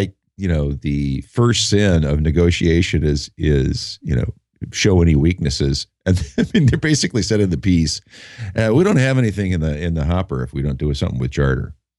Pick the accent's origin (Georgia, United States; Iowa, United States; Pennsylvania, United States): Iowa, United States; Cedar Falls; But you know, my hometown of Cedar Falls, Iowa has the Cedar Falls Utilities Company actually runs the cable and internet service in that city.